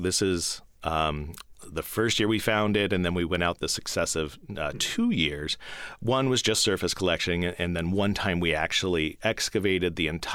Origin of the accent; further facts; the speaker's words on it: Wyoming, United States; I grew up in Wyoming, and part of what I wanted to do was understand these red rocks.